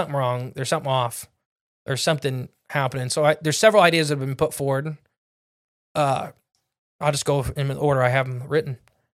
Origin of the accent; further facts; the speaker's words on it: Ohio, United States; I'm from Northwest Ohio.